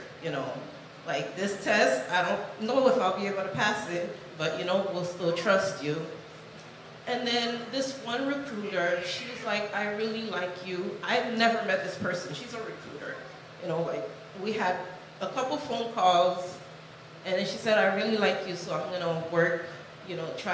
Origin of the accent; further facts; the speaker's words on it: Miami, Florida, United States; I'm from Miami.